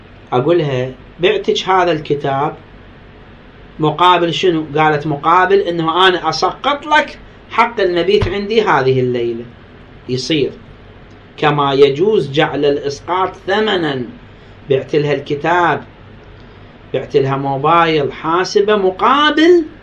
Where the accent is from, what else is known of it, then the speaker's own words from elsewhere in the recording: Iraq; جو عندنا في العراق